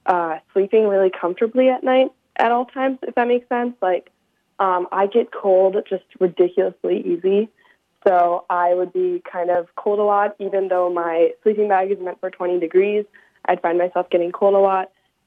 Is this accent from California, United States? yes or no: no; Minneapolis, Minnesota, United States; I'm also from Minnesota. I'm from Minneapolis. But we'd go up north all the time, like up to Grand Marais and stuff.